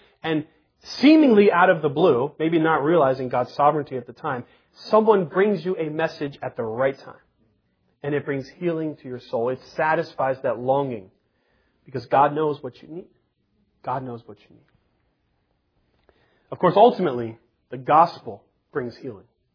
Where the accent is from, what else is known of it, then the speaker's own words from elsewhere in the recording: Jersey City, New Jersey, United States; Recently in my hometown of Jersey City, there was a cop that was murdered.